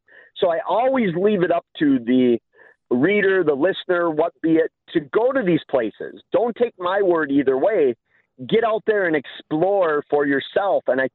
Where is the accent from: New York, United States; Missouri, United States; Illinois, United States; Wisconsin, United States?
Wisconsin, United States; Eau Claire; One place I haven't been for about 5 or 6 years is outside of my hometown of Eau Claire